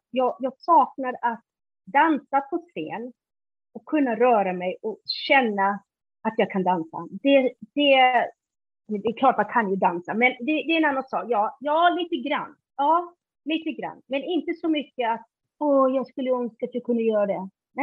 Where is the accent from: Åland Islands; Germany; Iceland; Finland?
Iceland; now in Sweden; Innan dess när jag var liten på Island då ville jag ha motorcykel.